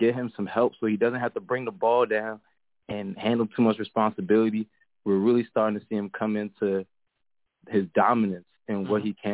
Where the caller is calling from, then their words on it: Washington, District of Columbia, United States; I'm calling in from D.C.